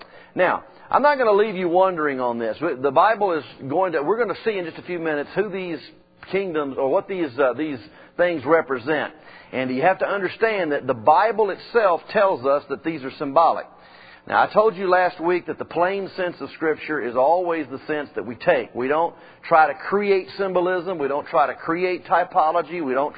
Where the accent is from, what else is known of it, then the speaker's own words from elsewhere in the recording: Memphis, Tennessee, United States; In Memphis, which is my hometown, Bellevue Church is there